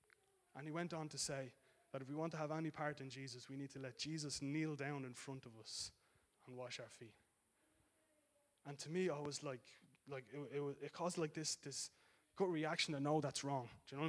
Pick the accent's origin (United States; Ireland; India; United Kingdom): Ireland; Dublin, Leinster; we'd get up on stage and say … I'm from Dublin, and that's it